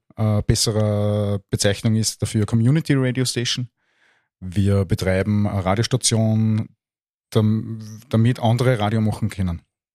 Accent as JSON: {"language": "German", "town": "Kirchdorf an der Krems", "region": "Upper Austria", "country": "Austria", "said": "bin aus Kirchdorf an der Krems"}